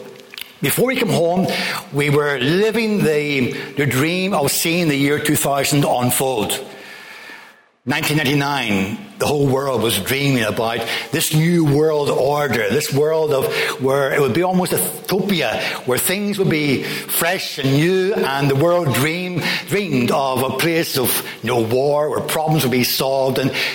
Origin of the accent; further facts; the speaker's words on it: Portadown, Northern Ireland, United Kingdom; Our children were born in Northern Ireland, and I'm from Portadown.